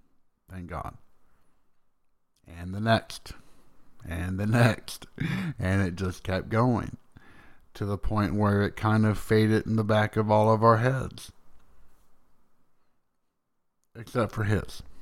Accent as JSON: {"language": "English", "region": "Tennessee", "country": "United States", "said": "Even though I am from Tennessee, which, while not the most extreme of locations, is well known for its hot weather"}